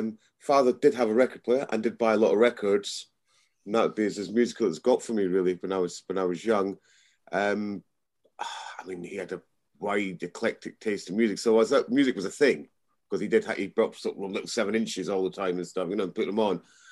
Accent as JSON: {"language": "English", "town": "Edinburgh", "region": "Scotland", "country": "United Kingdom", "tie": "born or raised there", "said": "I was brought up in Scotland, in Edinburgh, in the, just slightly younger than Peter, I like to point out all the time. in the 70s, well, 68, I was born."}